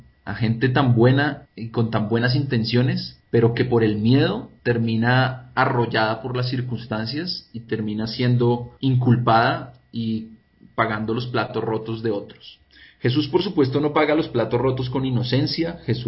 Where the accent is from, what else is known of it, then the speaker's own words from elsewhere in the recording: Bogotá, Colombia; yo soy bogotano nacido y crecido, ¿no?